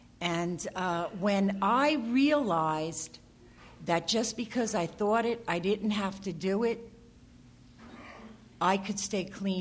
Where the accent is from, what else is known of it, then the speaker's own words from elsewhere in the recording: Jersey City, New Jersey, United States; also born or lived in Allentown, Pennsylvania; now in Phoenix, United States; I'm in Phoenix now. I guess five years. It's 5 years this month. I moved here from Allentown, Pennsylvania. I'm from Jersey City, born and raised.